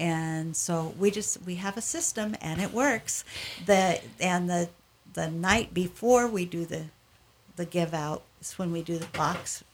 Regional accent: Sandpoint, Idaho, United States; When I grew up in Sandpoint. When I got married, we moved away.

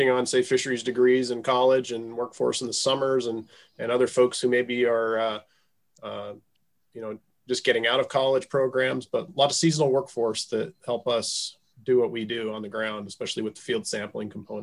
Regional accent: Idaho, United States; Well, I guess for starters, I'm born and raised in Idaho. And so this state's been home to me

